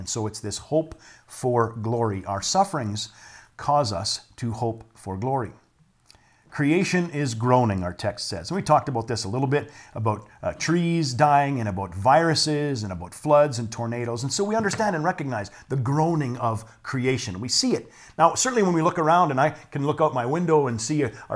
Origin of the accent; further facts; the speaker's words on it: Canada; That's maybe because I'm from Canada.